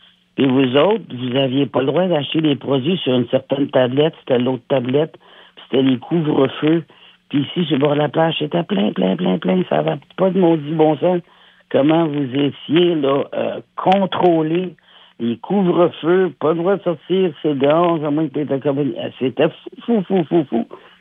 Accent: Quebec, Canada; moved away; Le problème, là, oublie pas, là, ça fait 40 ans que j'ai quitté le Québec.

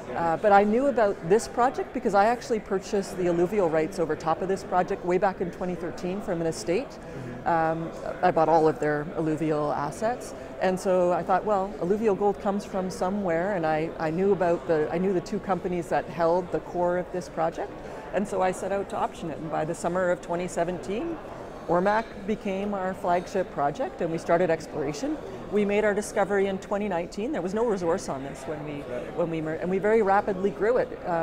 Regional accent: Yukon, Canada; and I grew up in the Yukon.

